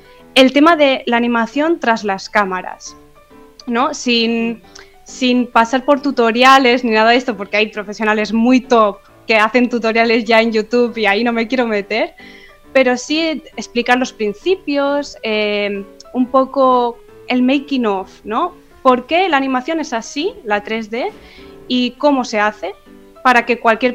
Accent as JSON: {"language": "Spanish", "region": "Balearic Islands", "country": "Spain", "said": "en mi pueblo de Mallorca, claro que estamos hablando que no soy de Madrid, no soy de Barcelona ni Valencia, soy de un pueblo de Mallorca"}